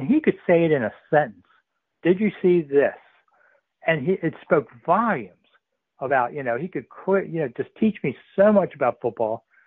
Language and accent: English; Washington, United States; I grew up in Washington, is I got to meet all these guys